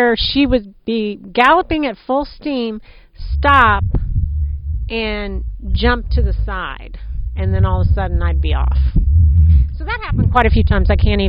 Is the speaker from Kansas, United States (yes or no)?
yes; Kansas, United States; I started on a Shetland pony, and I'm from Kansas, and we just would jump on a bareback and ride.